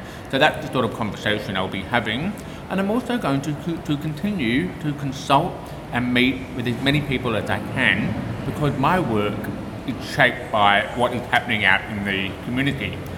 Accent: Australia; Well, I'm an Australian, and my friends who are blind or deaf are also. We live in Australia

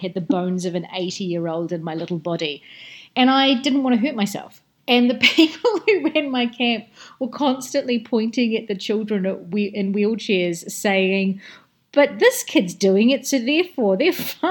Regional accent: England, United Kingdom; because I grew up in Dickensian in England

